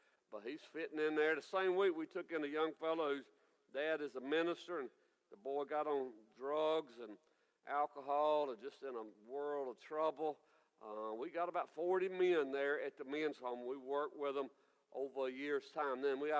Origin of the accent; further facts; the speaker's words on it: Alabama, United States; I tell people I'm from L.A. too, but I'm from Lower Alabama, the L.A.